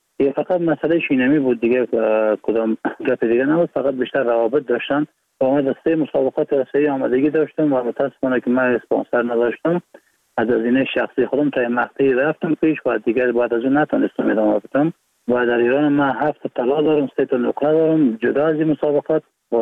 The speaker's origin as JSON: {"language": "Persian", "region": "Baghlan", "country": "Afghanistan", "also_born_or_lived": "Iran", "said": "بلند ایران هستم و 31 سال سنم است. از ولایت بغلان هستیم و متولد ایران هستم."}